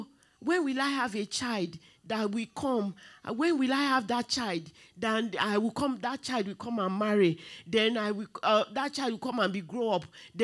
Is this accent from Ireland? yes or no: no; Nigeria; now in Croydon, United Kingdom; when I can remember when I came from Nigeria and I came to Croydon Tabernacle, I don't attend Redeemed Christian Church of God in Nigeria.